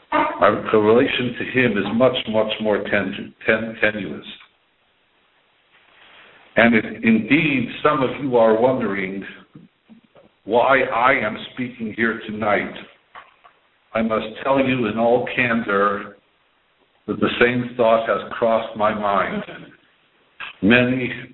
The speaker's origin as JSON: {"language": "English", "town": "Seattle", "region": "Washington", "country": "United States", "tie": "born or raised there", "said": "When I was a young boy growing up in Seattle, Washington, more than 50 years ago, I was both geographically and conceptually removed from the Olam HaYeshivas."}